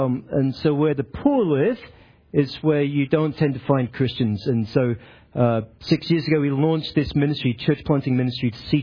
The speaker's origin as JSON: {"language": "English", "town": "Aberdeen", "region": "Scotland", "country": "United Kingdom", "tie": "born or raised there", "also_born_or_lived": "South East England", "moved": "as an adult", "said": "first 10 years of my life, grew up in southeast England, and then we moved up to Aberdeen, Scotland, lived there until I was 23, and then moved to Washington, D.C."}